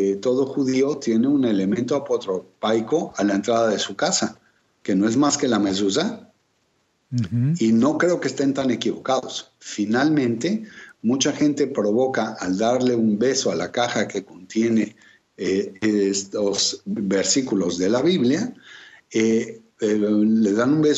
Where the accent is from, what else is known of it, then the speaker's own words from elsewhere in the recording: Mexico; Sí, en México el culto a la muerte es parte de un patrimonio cultural muy bien preservado.